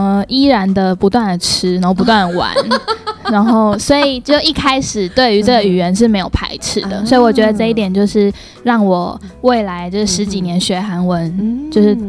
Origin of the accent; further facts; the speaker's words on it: Taiwan; 对，我是那边创校以来第一个台湾人。